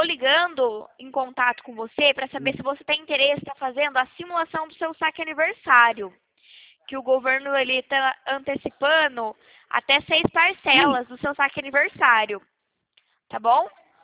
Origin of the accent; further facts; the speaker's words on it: Mogi Guaçu, São Paulo, Brazil; Eu sou do interior de São Paulo, de Mogi Guaçu.